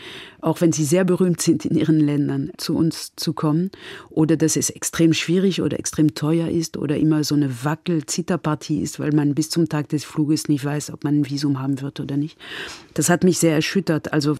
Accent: France; German is a second language; dass ich als Französin bis jetzt, bis zur Mitte meines Lebens nie, weder in der Schule noch an der Uni noch sonst wie irgendwas Vernünftiges über Afrika gehört hat.

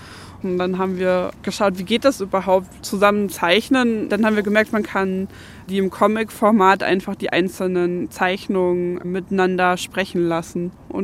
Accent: Leipzig, Saxony, Germany; also born or lived in Heilbronn, Germany / California, United States / Florida, United States; Und aufgewachsen bin ich in so eine Mischung aus Leipzig, Deutschland und den Staaten in Kalifornien und in Florida.

